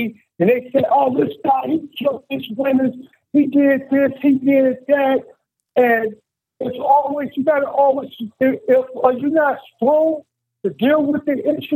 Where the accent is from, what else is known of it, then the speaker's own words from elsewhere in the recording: Boston, Massachusetts, United States; also born or lived in St. Louis, Missouri; I grew up in Boston, Massachusetts. I was born in St. Louis, Missouri. That's where my family originated from. And I came to Washington to visit my older brother.